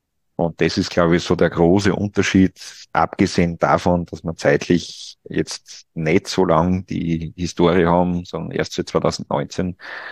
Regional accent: Austria; Im Gegensatz bei uns in Österreich ist mir das mitunter auch schon passiert.

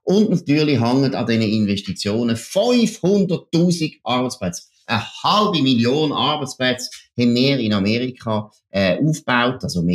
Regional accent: Switzerland; Und da müssen wir als Schweizer

